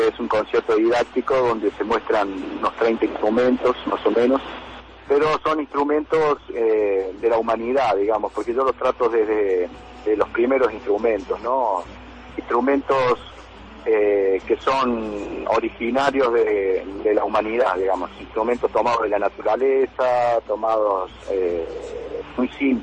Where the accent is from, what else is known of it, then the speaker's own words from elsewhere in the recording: Argentina; vengo de Argentina